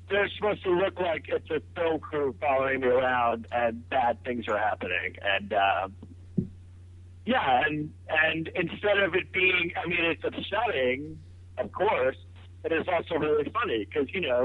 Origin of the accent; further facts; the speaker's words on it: Manhattan, New York, United States; born or raised there